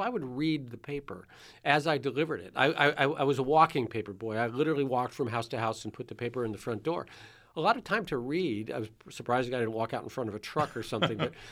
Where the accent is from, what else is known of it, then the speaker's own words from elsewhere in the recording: Cleveland, Ohio, United States; I grew up in the Cleveland, Ohio area, and I delivered the Cleveland Press, which is no longer in existence.